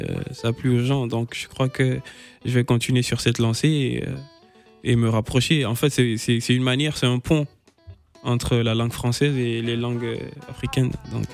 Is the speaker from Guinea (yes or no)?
yes; Guinea; born there; Ouais je suis né en Guinée.